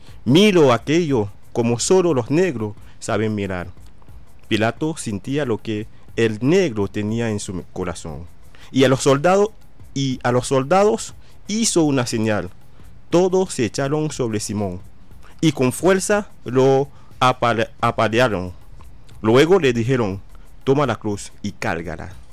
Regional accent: Haiti; Spanish is a second language; en el caso de Haití, nosotros venimos somos descendientes africanos de tribus diferentes

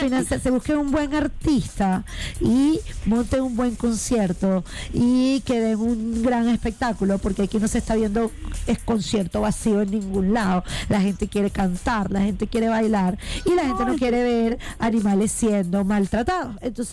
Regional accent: Táchira, Venezuela; porque yo soy de Táchira.

